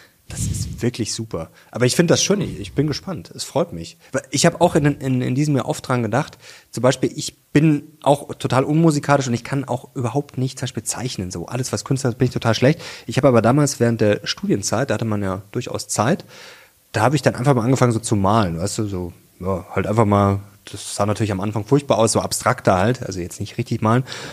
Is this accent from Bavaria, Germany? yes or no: yes; Munich, Bavaria, Germany; Ich komme aus München.